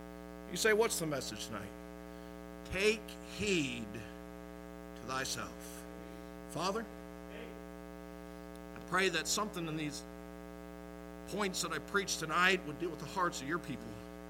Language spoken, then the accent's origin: English; Rockford, Illinois, United States; growing up in Rockford, Illinois, I never had a witness.